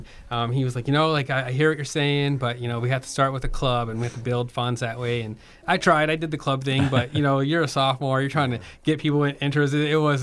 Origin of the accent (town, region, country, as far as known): Addison, United States